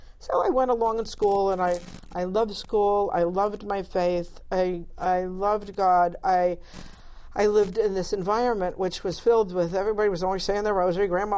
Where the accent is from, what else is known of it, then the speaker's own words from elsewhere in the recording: Rhode Island, United States; born there; And this was at the Rhode Island Hospital. I was born in Rhode Island.